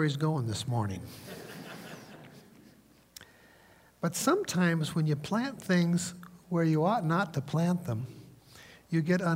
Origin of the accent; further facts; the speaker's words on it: South Dakota, United States; also born or lived in Iowa; We were Midwesterners. I grew up in South Dakota, Iowa, places like that.